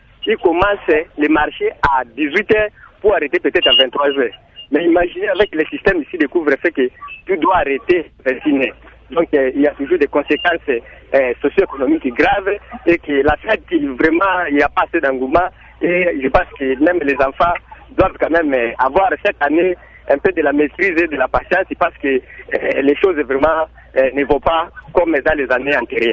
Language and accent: French; Équateur, DR Congo; now in Mbandaka, DR Congo; Chez nous, à l'Équateur, en général, et tout particulièrement, dans la ville de Mbandaka où je vis